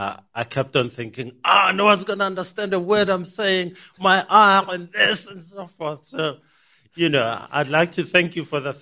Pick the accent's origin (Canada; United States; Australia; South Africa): South Africa; Hammanskraal, Gauteng; I was born here in Johannesburg, I grew up in Hammanskraal.